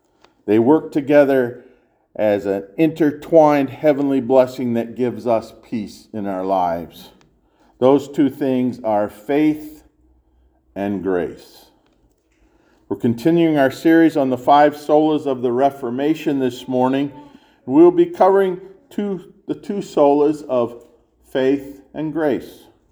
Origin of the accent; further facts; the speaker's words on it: Stony Ridge, Ohio, United States; For a kid in my hometown, a trip to Pee Wee's ice cream stand in Stony Ridge, Ohio, was better than being a butcher's dog.